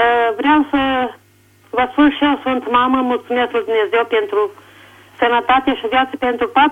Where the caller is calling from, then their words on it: Bacău, Bacău County, Romania; din Bacău.